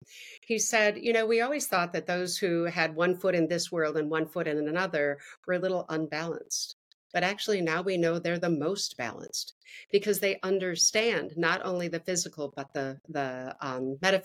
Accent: Wisconsin, United States; And then I ended up back in my hometown, in my home state of Wisconsin, in my hometown.

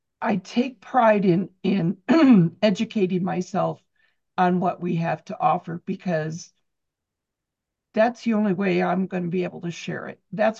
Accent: Pleasantville, Ohio, United States; from Pleasantville. I am just south of Columbus and 20 minutes or so from Kathy and Sally.

